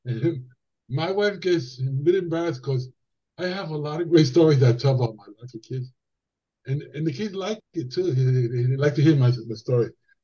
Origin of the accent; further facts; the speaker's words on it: New York City, New York, United States; Yeah, but I'm proud to say that I came from the Lower East Side. I love it. I go there a lot and all that.